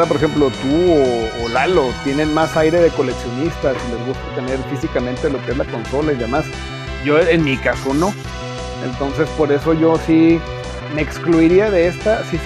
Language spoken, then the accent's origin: Spanish; Chihuahua, Mexico; now in Saltillo, Mexico; nosotros hacemos viajes de familia, somos originarios de Chihuahua, entonces viajamos de repente de Saltillo a Chihuahua